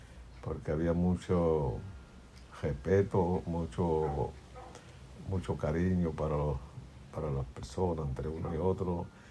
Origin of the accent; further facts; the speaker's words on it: Mayagüez, Puerto Rico; Nací en el barrio Leguízamo de Mayagüez, Puerto Rico.